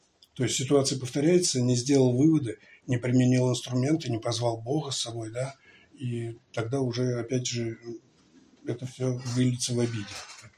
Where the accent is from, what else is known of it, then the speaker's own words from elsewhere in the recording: Nizhny Novgorod Oblast, Russia; у меня на родине, в Нижегородской губернии, там группа всего лишь 2 раза в неделю и одна только группа на весь город